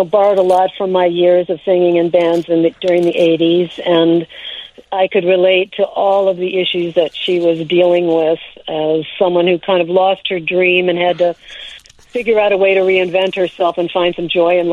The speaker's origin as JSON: {"language": "English", "town": "Crystal Lake", "region": "Illinois", "country": "United States", "tie": "born or raised there", "also_born_or_lived": "Chicago, United States / Richmond, United States", "said": "I was born in Chicago. And then my family moved to Richmond, which is up in northern Illinois."}